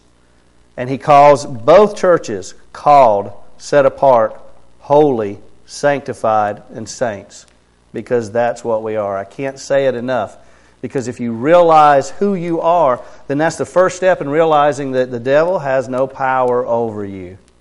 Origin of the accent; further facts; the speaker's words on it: Tallahassee, Florida, United States; also born or lived in North Carolina; now in Idaho, United States; I was born in North Carolina, raised in Tallahassee, Florida. And I'm in northern Idaho now.